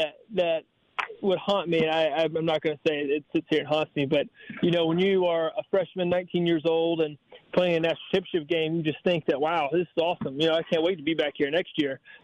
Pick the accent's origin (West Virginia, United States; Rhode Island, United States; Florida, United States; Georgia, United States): Georgia, United States; Growing up in Georgia, for sure. That's where I always wanted to end up.